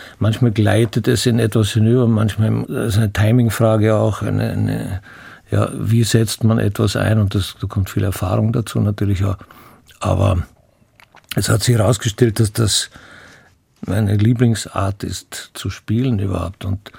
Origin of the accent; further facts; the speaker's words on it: Graz, Styria, Austria; Der Vorteil ist schon einmal, dass ich Grazer bin.